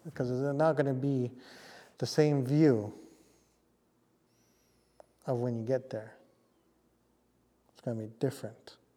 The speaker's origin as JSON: {"language": "English", "region": "British Columbia", "country": "Canada", "said": "This is Kwatlin. I am from Kwatlin."}